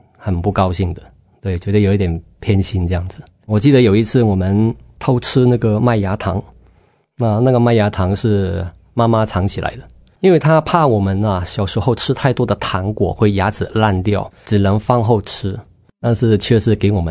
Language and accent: Chinese; Hong Kong; 是，我是香港人。